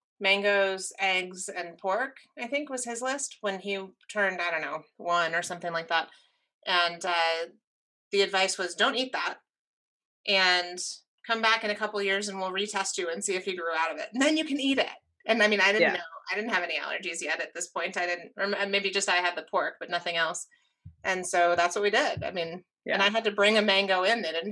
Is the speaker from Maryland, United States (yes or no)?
yes; Maryland, United States; I would really like to have a crab again because I am from Maryland and I miss it.